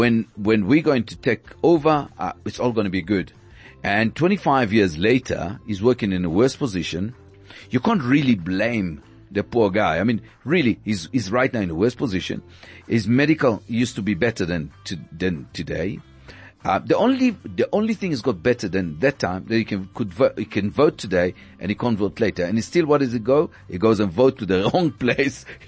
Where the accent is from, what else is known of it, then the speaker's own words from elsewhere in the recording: Israel; English is a second language; moved away as an adult; now in South Africa; when I came to South Africa first time, and I came from Israel